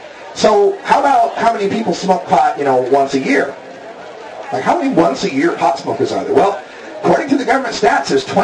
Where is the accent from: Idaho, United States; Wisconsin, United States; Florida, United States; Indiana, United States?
Idaho, United States; I was baptized Mormon as a kid, but I was from Idaho. It's kind of required.